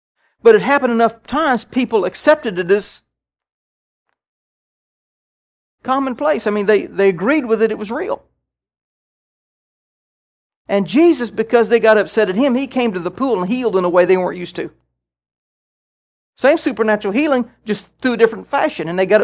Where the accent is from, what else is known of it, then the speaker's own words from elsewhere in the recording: Kansas, United States; all my life, I grew up in Kansas. You know, when I was young, it was all about the pioneers settling Kansas.